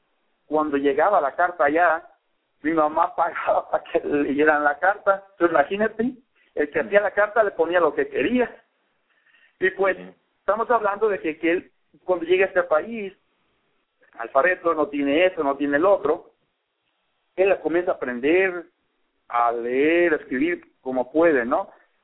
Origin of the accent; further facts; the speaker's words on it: El Alazán, Michoacán, Mexico; moved away; also born or lived in La Alberca; De cuando llego a este país, y yo vengo de Michoacán, ¿no? Con mucho orgullo michoacano, nunca olvido mis raíces